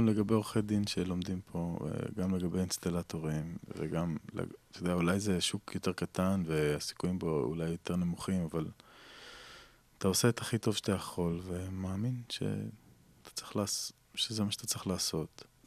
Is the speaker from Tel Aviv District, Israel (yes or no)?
yes; Bat Yam, Tel Aviv District, Israel; אני גדלתי בשכונה בבת ים, אז גם שמעתי המון מוזיקה מזרחית.